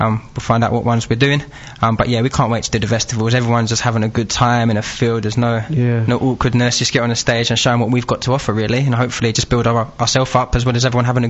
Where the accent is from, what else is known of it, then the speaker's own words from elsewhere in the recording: Southend, East of England, United Kingdom; we're both from Southend, so we're trying to start there first